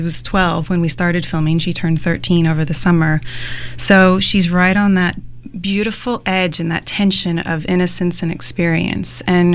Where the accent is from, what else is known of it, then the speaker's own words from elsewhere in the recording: Wisconsin, United States; I grew up in Wisconsin, and in a small dance school there.